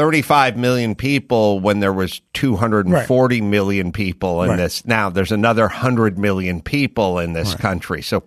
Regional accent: North Hollywood, California, United States; born there; Yeah, everyone thinks I'm that guy, but I was born in North Hollywood.

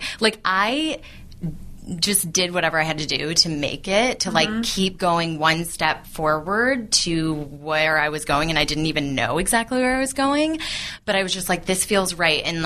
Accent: Michigan, United States; I'm from Michigan. I love Michigan. My whole family's there. But I went to Central Michigan University, which isn't even like an art school in itself.

